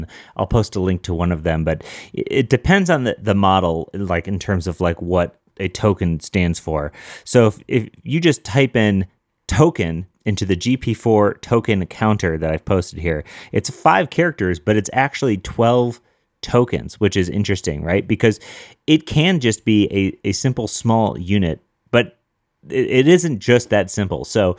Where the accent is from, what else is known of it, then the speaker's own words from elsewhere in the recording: Denver, Colorado, United States; I'm a developer from Denver